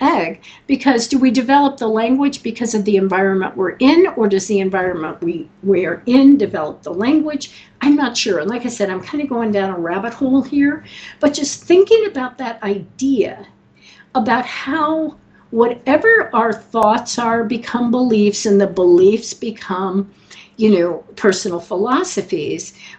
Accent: Colorado, United States; And I grew up in Colorado, and I can tell you there's a lot of different words that all mean snow.

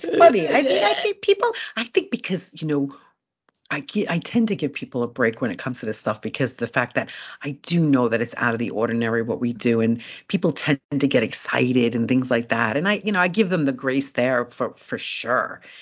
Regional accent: Ireland; I'm Irish.

